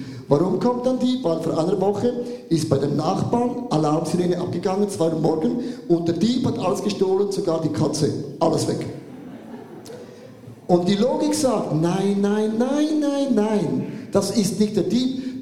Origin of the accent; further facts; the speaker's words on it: Switzerland; habe ich gemerkt, ja, wir sind alle Schweizer.